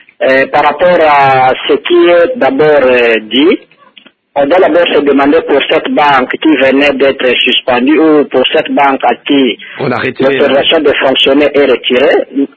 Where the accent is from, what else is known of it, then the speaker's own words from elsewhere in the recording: Bandundu, DR Congo; moi je suis de Bandundu, je connais un peu les problèmes de Bandundu